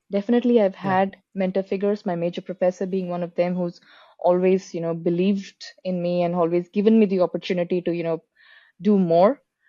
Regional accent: India; speaking again from the experience of being an Indian student, especially if you are if you're working hard to get into an institute like the Indian Institute of Technology

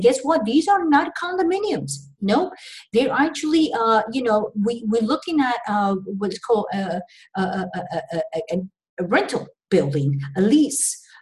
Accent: Florida, United States; even from my home state in Florida

